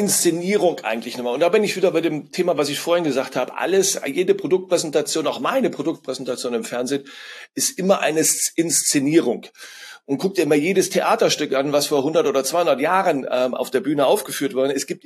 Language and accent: German; Cologne, North Rhine-Westphalia, Germany; ich komme aus Köln